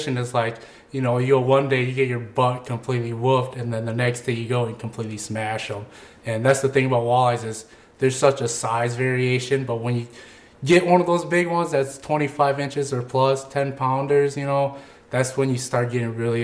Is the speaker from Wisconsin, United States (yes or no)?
yes; Green Bay, Wisconsin, United States; So I was born and raised in Green Bay, so I lived here my whole life. I only left for a couple years when I went to college at UW-Milwaukee.